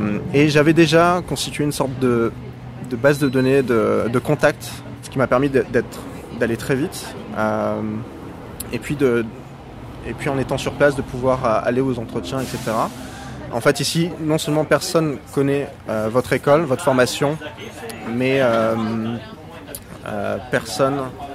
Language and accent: French; Lille, Hauts-de-France, France; moved away as an adult; also born or lived in Paris; now in Montreal, Canada; je suis originaire de Lille, nord de la France, et je suis arrivé à Montréal en juillet 2013. Avant de venir à Montréal, je travaillais à Paris pendant 3-4 ans